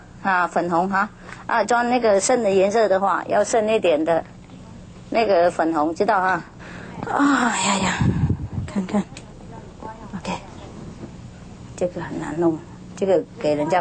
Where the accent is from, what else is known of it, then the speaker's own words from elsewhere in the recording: Vietnam; Chinese is a second language; 我们越南人说牙和头发哈